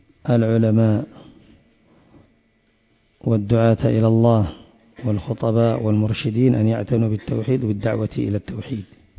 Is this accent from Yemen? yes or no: yes; Yemen; وعندنا هنا في اليمن يأخذون بعض الناس